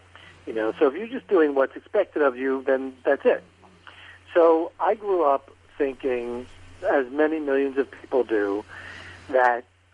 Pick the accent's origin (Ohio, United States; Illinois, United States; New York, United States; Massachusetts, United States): New York, United States; now in Texas, United States; So I was born and raised in New York. I live now in Texas, and they always make a comment that this is not exactly a Texas twang I have.